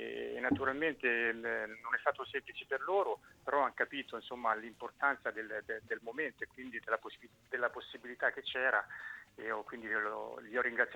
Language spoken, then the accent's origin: Italian; Marche, Italy; io sono marchigiano quindi ho quasi sempre vissuto nelle Marche, cioè tornavo sempre nelle Marche da dove andavo a giocare.